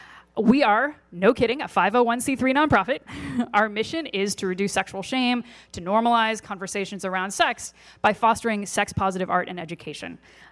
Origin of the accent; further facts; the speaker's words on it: Missouri, United States; I'm originally from Missouri, from a very conservative and religious family. Most of my family are Missouri Synod Lutherans.